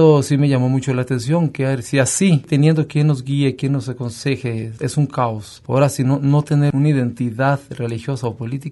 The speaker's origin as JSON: {"language": "Spanish", "town": "Lagos de Moreno", "region": "Jalisco", "country": "Mexico", "tie": "born there", "said": "nací en Lagos de Moreno, en la San Felipe, pero pues fui registrado en San Juan de los Lagos desde muy chiquito, entonces tengo familia allá, tengo familia acá."}